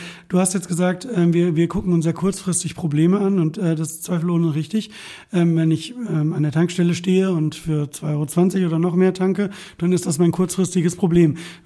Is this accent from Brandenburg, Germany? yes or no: no; North Rhine-Westphalia, Germany; aus dem Ruhrgebiet, wo ich aufgewachsen bin